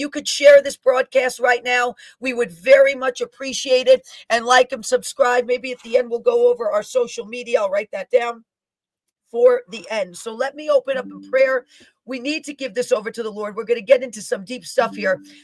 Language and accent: English; Bronx, New York, United States; Bronx, New York. Elizabeth, we love the Bronx, New York. That is my hometown.